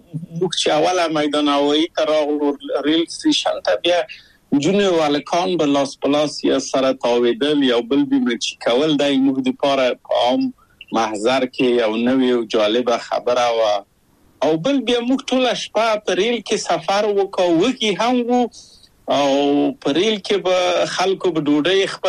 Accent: Kabul, Afghanistan; moved away as an adult; now in Czechia; او زه له کابل په یو دولتي بورس چکسلواکیا ته راغلم

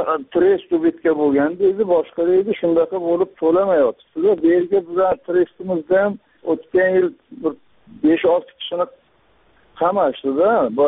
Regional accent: Guzar, Qashqadaryo Region, Uzbekistan; Men G'uzordanman.

